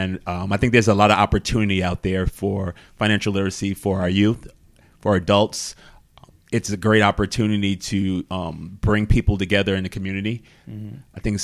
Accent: New York City, New York, United States; Growing up in New York City, public schools, you learn the basics.

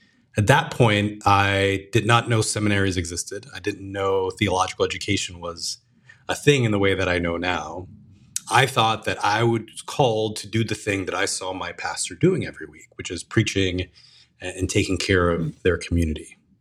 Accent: Puerto Rico; moved away; also born or lived in Slidell, Louisiana, United States; So after that, we moved from Puerto Rico to Slidell, Louisiana, which is just north of New Orleans.

